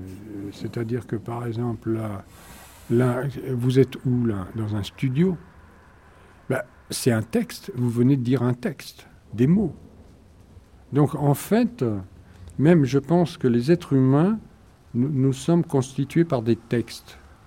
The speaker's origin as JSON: {"language": "French", "country": "Tunisia", "tie": "born or raised there", "said": "quand j'étais gosse, je suis né en Tunisie et je vivais en Tunisie à côté de la mer."}